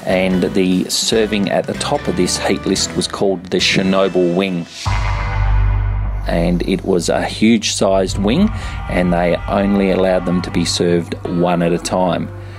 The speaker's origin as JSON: {"language": "English", "town": "Perth", "region": "Western Australia", "country": "Australia", "tie": "born or raised there", "moved": "as an adult", "said": "about 4,000 kilometres or 2,500 miles away from where I grew up in Perth. At age 20, in 1990, I set off from Perth for a working holiday in the United Kingdom."}